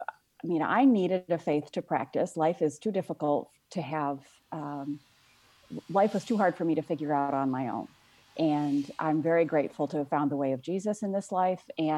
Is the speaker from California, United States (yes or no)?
no; Las Vegas, Nevada, United States; I'm from Nevada. So I was born and raised in Las Vegas. I spent the first 15 years of my life in a suburb of Las Vegas, Nevada, very typical suburban house with a lawn.